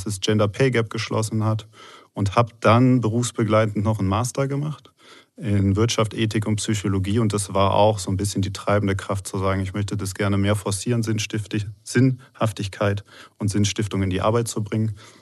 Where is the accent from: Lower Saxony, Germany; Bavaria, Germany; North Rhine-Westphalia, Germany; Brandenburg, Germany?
North Rhine-Westphalia, Germany; Cologne; Ich komme aus Köln, habe dort studiert